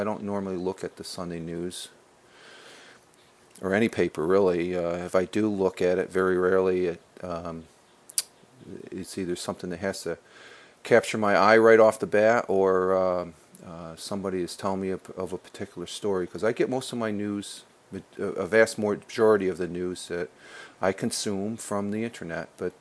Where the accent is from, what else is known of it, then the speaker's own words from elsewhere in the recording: Apalachin, New York, United States; him being from Appalachian, that's where I grew up as a young lad back in the 60s.